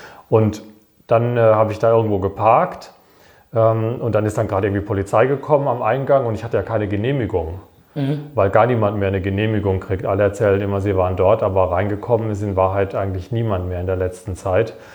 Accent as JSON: {"language": "German", "town": "Wiesloch", "region": "Baden-Württemberg", "country": "Germany", "tie": "born or raised there", "said": "weil meine Heimatstadt Wiesloch, die hat auch genauso viele Einwohner etwa"}